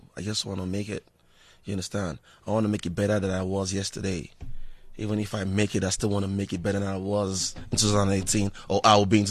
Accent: Nigeria; Because I'm a Nigerian, I want more.

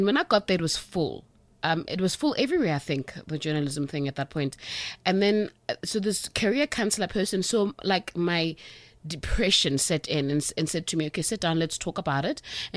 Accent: South Africa; now in Johannesburg, South Africa; I mean, I came to Joburg and everyone was talking about Sweet Valley High. I'm like, guys, I grew up in Milson Boon. What is this?

